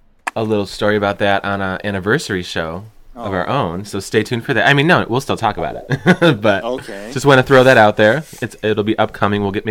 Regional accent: Cleveland, Ohio, United States; And, so I'm from Cleveland. We're both from Cleveland originally.

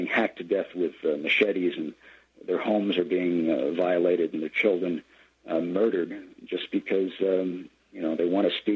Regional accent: United States; I don't have, as an American, as a journalist, I don't have much to worry about.

